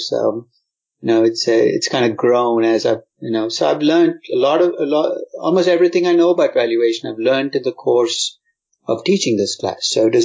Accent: India; moved away as an adult; I grew up in India. I came to get my MBA at UCLA in the late 1970s

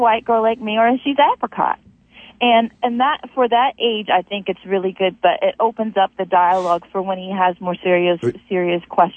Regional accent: Maryland, United States; now in Baltimore, United States; I have a six-year-old son, and I'm African-American. I grew up in Harford County, which is largely diverse, and I appreciated the fact that in the schools that the diversity was a good thing. I believe right now I live on the west side of Baltimore City.

